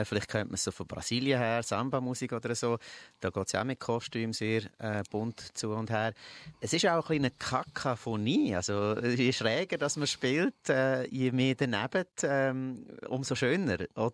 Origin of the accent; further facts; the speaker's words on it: Lucerne, Switzerland; Ich als Luzerner, das darf ich hier sagen, bin ganz grosser Fan von Guggenmusik